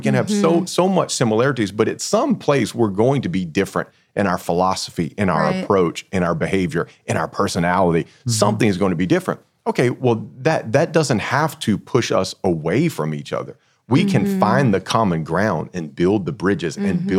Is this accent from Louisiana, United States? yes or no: yes; Louisiana, United States; I'm from Louisiana, right?